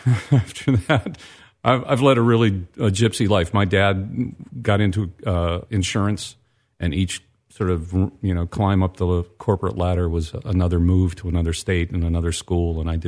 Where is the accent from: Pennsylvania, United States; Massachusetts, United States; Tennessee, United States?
Pennsylvania, United States; Indiana; Western Pennsylvania, coal mining town, Indiana, Pennsylvania. Mm-hmm. Both my grandfathers were coal miners. Italian on one side, Swedish, Polish on the other side, my mom's side.